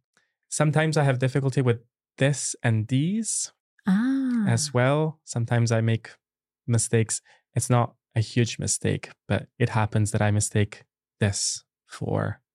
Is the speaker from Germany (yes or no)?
no; Italy; because I'm from Italy, the sound, it's in the name of my country.